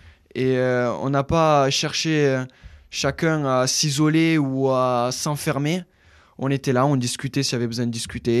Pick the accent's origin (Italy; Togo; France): Italy; moi, je suis italien et on avait l'habitude de passer le Noël à Rome, chez mes grands-parents